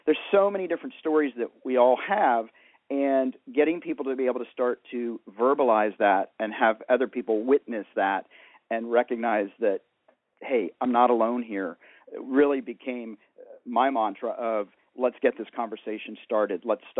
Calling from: Santa Monica, California, United States; I'm calling in from Santa Monica, California, where it's tragically very warm and beautiful and tropical

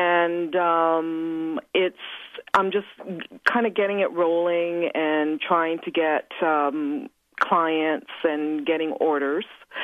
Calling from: Whitby, Ontario, Canada; I'm calling from Whidbey, Ontario, Canada.

